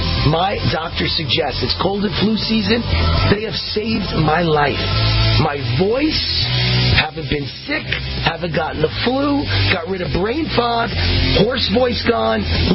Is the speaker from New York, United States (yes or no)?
yes; Mount Vernon, New York, United States; I grew up in Mount Vernon, an all-Italian name, but everybody was named Sal, so.